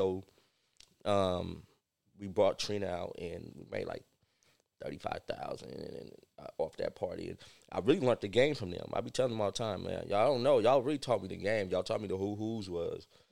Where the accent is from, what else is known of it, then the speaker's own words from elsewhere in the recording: Oakland, California, United States; I'm from Oakland, California. I grew up in the 50s.